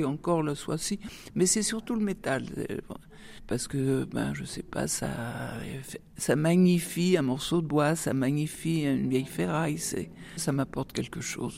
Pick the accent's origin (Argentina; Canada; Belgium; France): France; Brittany; On lâche pas le morceau hein, quand on est bretonne.